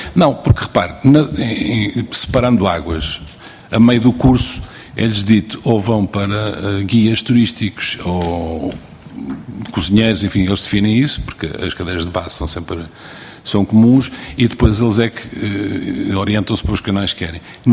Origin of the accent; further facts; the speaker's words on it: Beja, Portugal; vamos ter aqui uma grande alegria na minha terra, que eu sou de Beja